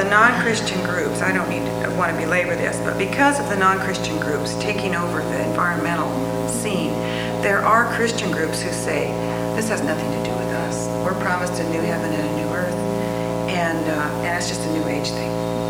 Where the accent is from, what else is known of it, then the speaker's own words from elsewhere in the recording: California, United States; And I'm from California, so, you know, everything happens in some of these key places like the Bay Area.